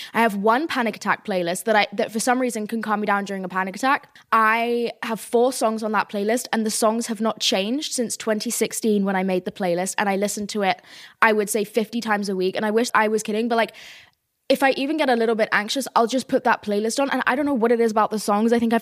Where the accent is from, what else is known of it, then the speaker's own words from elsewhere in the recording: South East England, United Kingdom; I am from Sussex, okay?